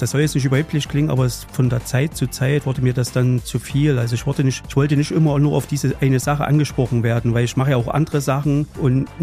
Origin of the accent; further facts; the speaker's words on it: Gera, Thuringia, Germany; also born or lived in Allgäu; Ich bin gebürtig aus Gera, also bin in Gera geboren und konnte hier erstmal eine schöne Kindheit erleben oder verleben und ja, bin dann mit 16 dann ins wunderschöne Allgäu gegangen und bin dort 20 Jahre geblieben und dann nach 20 Jahren Allgäu wieder zurück in die Heimat gekommen.